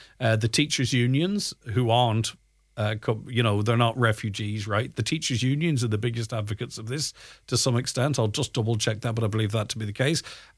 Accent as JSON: {"language": "English", "country": "Ireland", "said": "it's time our political parties help keep our country as Irish for the Irish people. I'm sick of others telling us what to do in our wee island."}